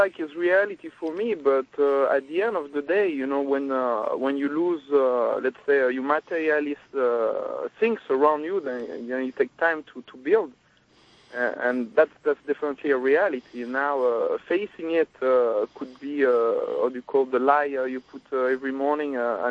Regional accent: France; now in New York, United States; I'm French.

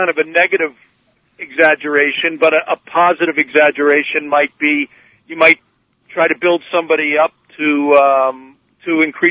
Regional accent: New York, United States; I'm from Dutchess County, New York.

